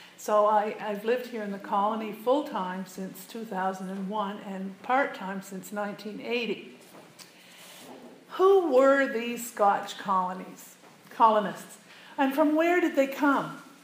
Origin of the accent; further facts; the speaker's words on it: Montreal, Quebec, Canada; also born or lived in Toronto; I was born in Toronto and raised in Montreal of English and Newfoundland parentage. But I married into